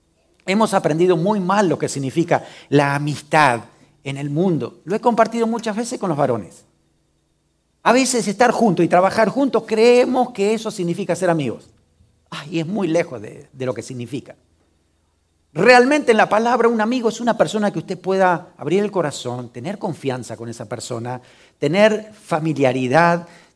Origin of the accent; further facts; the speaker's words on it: Pehuajó, Buenos Aires Province, Argentina; todo el mundo sabe que soy pastor, que soy cristiano, que soy de Pehuajó, que conoce mi pueblo. Es un pueblo grande, ¿sí?